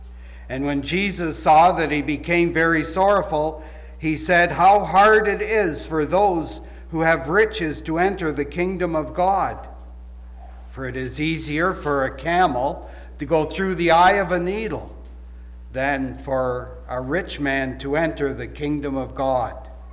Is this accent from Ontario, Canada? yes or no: yes; Ontario, Canada; now in Sault Ste. Marie, Canada; I was raised in Southern Ontario on a farm, so I'm a farm boy